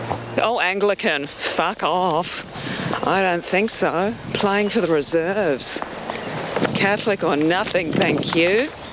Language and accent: English; Perth, Western Australia, Australia; when I'm in my hometown of Perth?